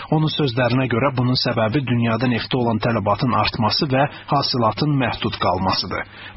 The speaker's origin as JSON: {"language": "Azerbaijani", "country": "Afghanistan", "said": "Mən özüm Əfqanistandanam."}